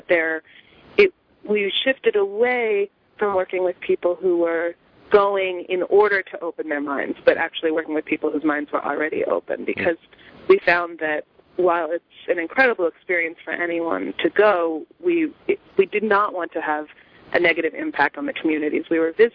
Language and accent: English; United States; It's because I have this mobility as an American person